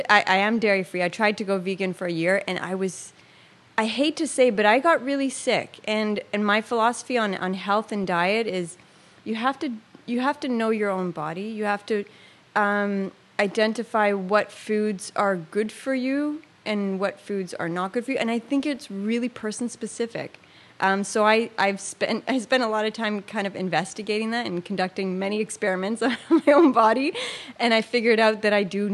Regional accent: Etobicoke, Ontario, Canada; And so I grew up in Etobicoke, and now I live in the Junction area in, I guess, the north part of this riding.

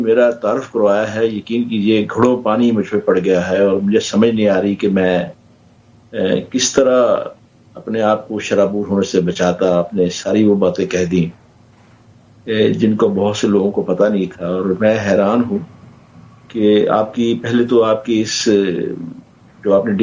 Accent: Pakistan; born there; اور میری والدہ کیونکہ ہجرت پاکستان کرتے ہوئے بہت دکھ صدمہ سہ کے آ چکی تھی پاکستان کے اندر, اور ایک کمرے کا مکان کرائے کا ہمارے پاس موجود تھا جس میں میری پیدائش ہوئی

